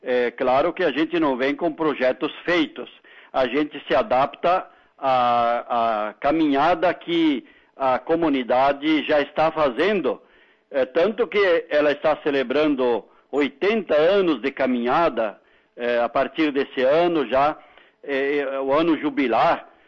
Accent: Tapejara, Rio Grande do Sul, Brazil; Eu sou natural de Passo Fundo, depois se emancipou Tapejara, então sou tapejarense

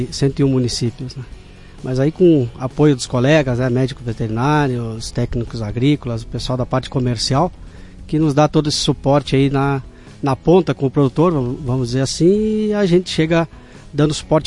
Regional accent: Rio Grande, Rio Grande do Sul, Brazil; Eu sou de Vanini, mas vim de Rio Grande, sou natural de Rio Grande.

